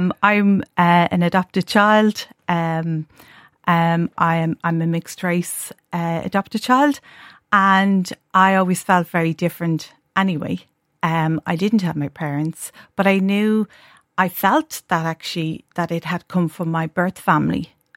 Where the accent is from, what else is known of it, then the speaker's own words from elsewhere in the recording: Dublin, Leinster, Ireland; growing up in Dublin in the 1970s